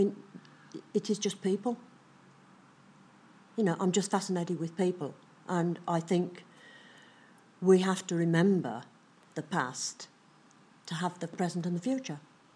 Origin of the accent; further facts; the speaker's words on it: Yorkshire and the Humber, United Kingdom; moved away as an adult; now in Birmingham, United Kingdom; I'm from North Yorkshire.